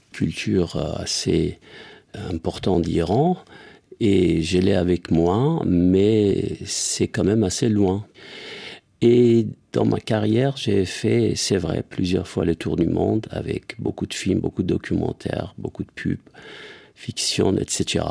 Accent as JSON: {"language": "French", "country": "France", "said": "je suis français."}